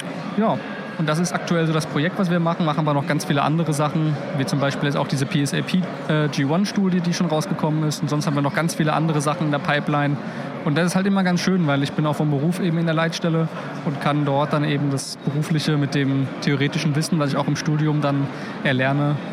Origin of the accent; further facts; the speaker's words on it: Mainz, Rhineland-Palatinate, Germany; born there; now in Potsdam, Germany; Also ich bin im Land Brandenburg. Ah. Und wohne in der Landeshauptstadt von Brandenburg, also in Potsdam. Bin aber eigentlich gebürtiger Mainzer.